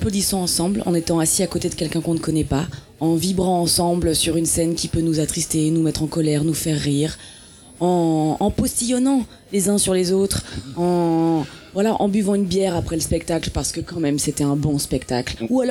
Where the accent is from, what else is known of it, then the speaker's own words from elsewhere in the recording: France; moved away as an adult; je suis partie de France faire une école en Belgique à 18 ans. J'en ai 40 aujourd'hui